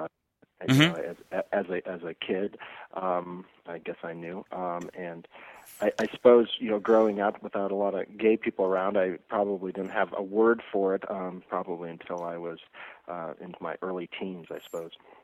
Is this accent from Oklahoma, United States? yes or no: no; Missoula, Montana, United States; born there; I was born in Missoula, Montana.